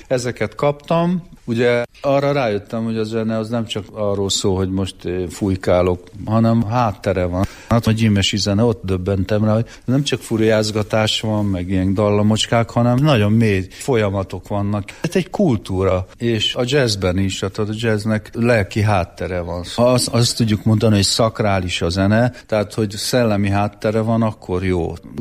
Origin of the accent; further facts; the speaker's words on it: Földes, Hajdú-Bihar, Hungary; also born or lived in Budapest; kicsi koromban én az Alföldön nevelkedtem, Földes nevű községbe, Hajdú-Bihar megyében van, anyukám ott született, fölköltözött Pestre